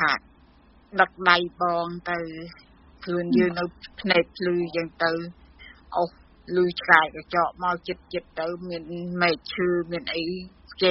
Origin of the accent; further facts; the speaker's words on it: Koh Kao, Kandal, Cambodia; also born or lived in Phnom Penh; ពួកខ្ញុំក៏ទៅស្រុកកំណើតខ្ញុំនៅនេះកោះកៅខេត្តកណ្ដាលបង